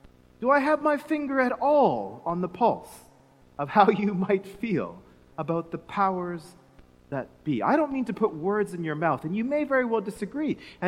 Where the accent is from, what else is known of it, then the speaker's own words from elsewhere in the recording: Canada; my home country of Canada